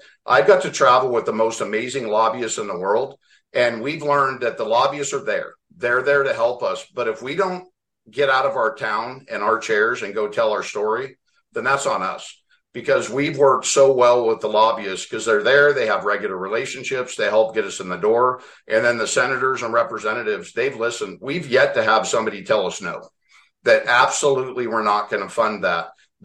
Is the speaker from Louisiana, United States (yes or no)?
no; California, United States; I know you guys read the news. I'm from California. We are projecting a $68 billion deficit in California over the next 3 years.